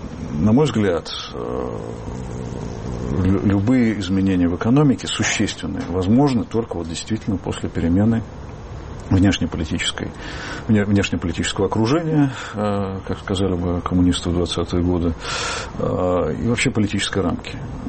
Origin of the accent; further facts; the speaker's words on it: Germany; Я бы с мизинца начал. Нет, я немец.